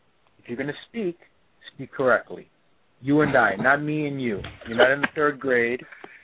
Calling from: New York, United States; I'm calling from New York.

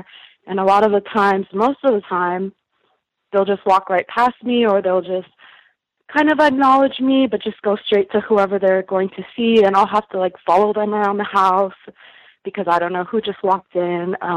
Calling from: Renton, Washington, United States; I'm calling from Renton, Washington, and I'm a caregiver

